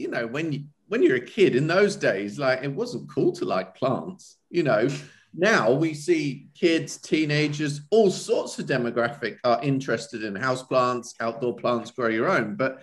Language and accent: English; East of England, United Kingdom; I designed a garden full of plants that were raised in Suffolk, which is the county that I'm from in the UK.